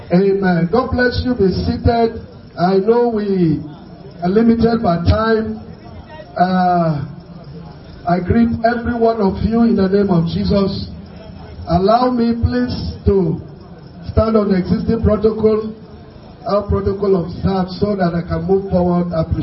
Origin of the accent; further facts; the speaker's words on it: Akwanga, Nasarawa, Nigeria; I come from the north. I come from Nasarawa State. I come from Akwanga in particular.